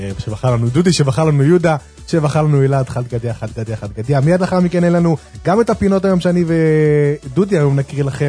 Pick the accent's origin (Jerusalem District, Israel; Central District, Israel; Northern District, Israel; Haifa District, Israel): Jerusalem District, Israel; Jerusalem; אני, דרך אגב, אני מירושלים, אף אחד לא אמרנו את זה פה. דודי לא נמצא לפני, אני נמצא פה בירושלים, עיר הקודש.